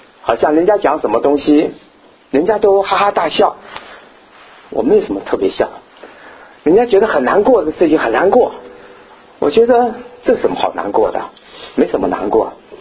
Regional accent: Taiwan; 我想大家都知道我的背景，我是从台湾出来的啊。

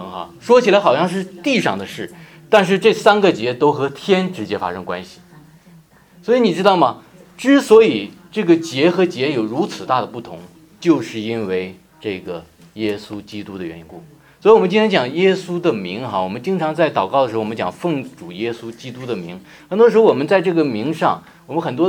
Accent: Northeast China, China; 我是东北人啊，我原来的那个家里的那些父老们

